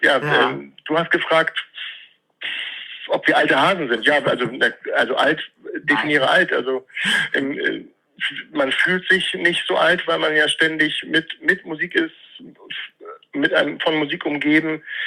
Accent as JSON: {"language": "German", "region": "Hamburg", "country": "Germany", "tie": "born there", "said": "Ich bin in Bergedorf geboren."}